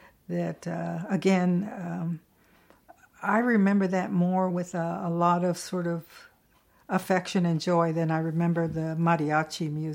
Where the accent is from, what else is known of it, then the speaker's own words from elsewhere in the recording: San Diego, California, United States; We grew up Mexican in San Diego. I mean, there's no doubt about it. And we were working class.